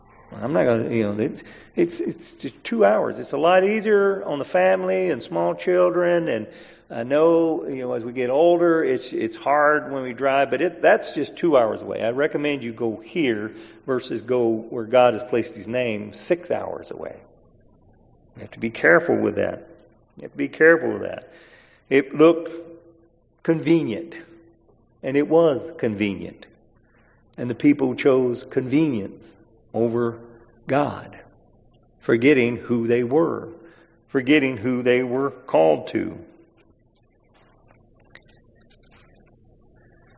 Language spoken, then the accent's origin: English; the South, United States; Growing up in the South, there's two types of snakes that are called, or they look like a coral snake.